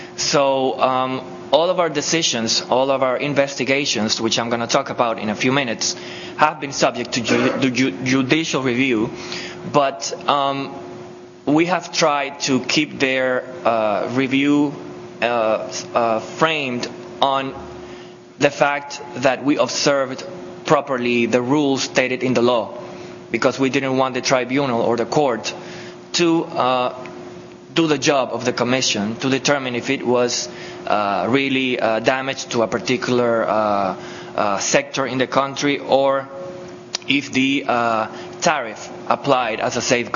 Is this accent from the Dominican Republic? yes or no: yes; Dominican Republic; I am from the Dominican Republic.